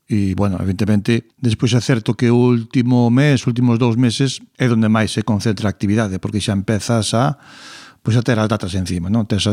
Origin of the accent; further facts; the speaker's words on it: Galicia, Spain; como galego